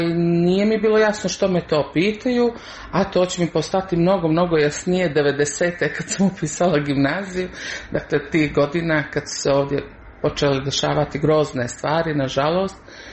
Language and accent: Serbian; Montenegro; mogla bih se definisati kao nacionalno Crnogorka, ali nisam neko ko je pobožan.